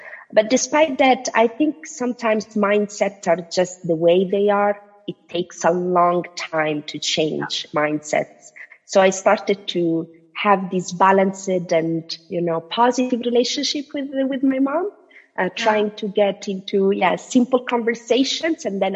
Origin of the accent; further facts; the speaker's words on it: Italy; As a matter of background, I'm Tunisian, but I was born and raised in Italy.